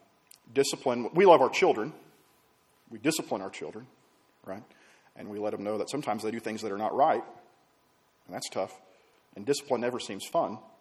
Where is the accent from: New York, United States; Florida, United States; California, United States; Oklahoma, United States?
Oklahoma, United States; born there; I was born in Oklahoma, right?